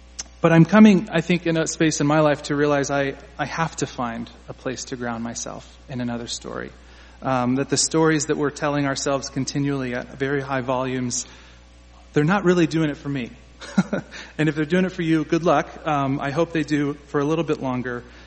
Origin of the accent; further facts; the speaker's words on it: Virginia, United States; I'm from Virginia, about 2 hours from Charlottesville